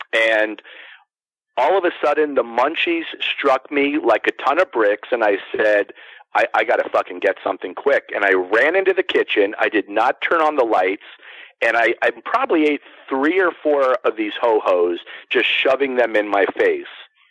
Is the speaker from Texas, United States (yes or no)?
no; Florida, United States; You know, growing up in Florida and finding square grouper on the beach all the time, I did partake quite a bit.